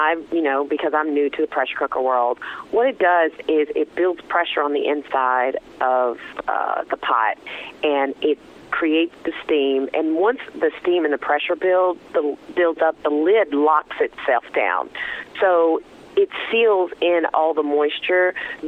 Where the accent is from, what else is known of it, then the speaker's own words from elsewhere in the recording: the South, United States; I grew up in the South. So in the South, you know, we tend to fry everything, vegetables and meat.